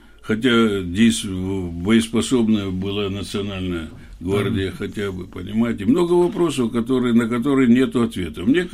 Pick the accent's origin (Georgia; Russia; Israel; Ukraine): Georgia; Tbilisi; потому что действительно я тбилисец